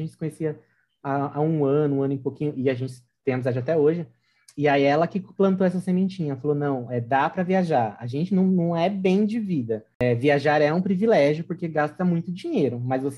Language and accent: Portuguese; Brazil; Eu levava paçoca, que a filha dela adorava paçoca. Eu levava, sabe, essas coisinhas, assim, que não tem... Que é nossa, é do Brasil nosso.